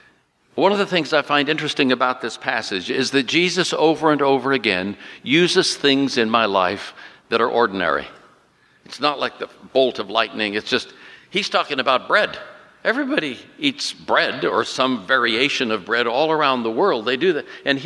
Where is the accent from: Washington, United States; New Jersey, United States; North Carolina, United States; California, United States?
California, United States; Oakland; I grew up in part near the ocean. I grew up in Oakland, California.